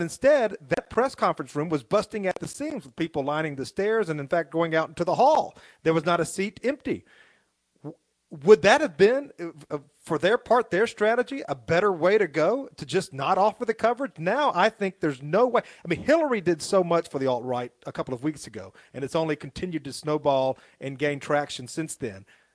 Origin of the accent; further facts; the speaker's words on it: the South, United States; I just can't understand proper English as he speaks it, so I'm from the South, you know.